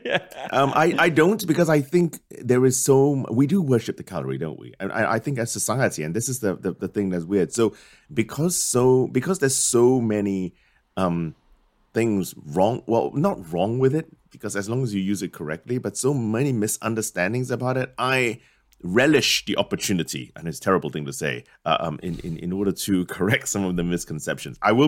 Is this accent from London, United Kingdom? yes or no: yes; London, United Kingdom; born there; I popped out, actually, so to speak, and in London